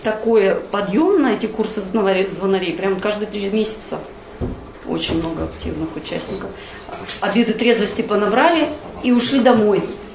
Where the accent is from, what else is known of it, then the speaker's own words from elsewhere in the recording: Surgut, Khanty-Mansi Autonomous Okrug, Russia; Всем добрый вечер. … города Сургута.